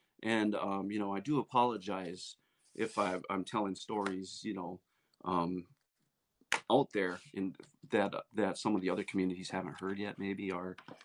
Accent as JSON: {"language": "English", "region": "Northwoods", "country": "United States", "said": "which was kind of cool because I'm from the Northwoods, you know, and I'm in a big city and checking things out."}